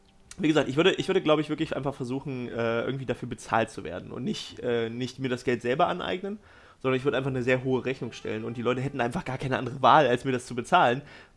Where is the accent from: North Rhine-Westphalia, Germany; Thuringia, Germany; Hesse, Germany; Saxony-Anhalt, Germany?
Thuringia, Germany; ich komme aus Thüringen, ich darf das sagen